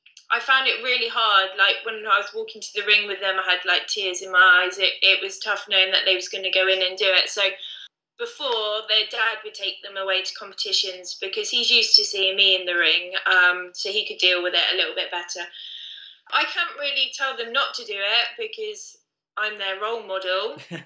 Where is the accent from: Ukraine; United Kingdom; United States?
United Kingdom; England; Cause no, I'm not. I'm English.